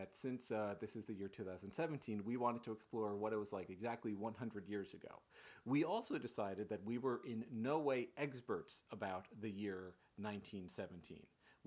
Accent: Ireland; but I'm Irish, and 1917 sticks out in my mind also.

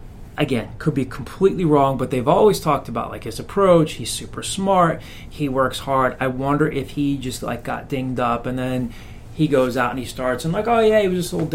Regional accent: the South, United States; Look, I'm from the South.

